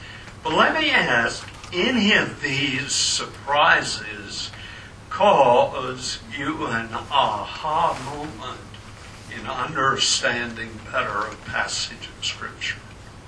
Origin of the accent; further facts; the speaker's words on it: Natchez, Mississippi, United States; I grew up in Natchez, right on the Mississippi. I know rivers, right?